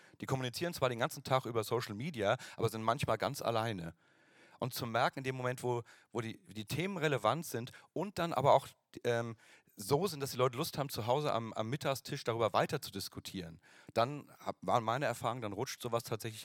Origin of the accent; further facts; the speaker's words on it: Hesse, Germany; ich komme aus Hessen und in Berlin haben eine völlig andere Liturgie als in Hessen.